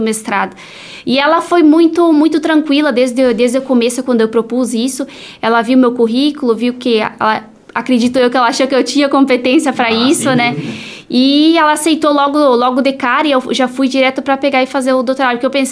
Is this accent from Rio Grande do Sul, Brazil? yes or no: yes; Lagoa Vermelha, Rio Grande do Sul, Brazil; moved away as an adult; tem 10 anos já que eu saí de Lagoa Vermelha, desde a época que eu fui fazer faculdade fora do estado.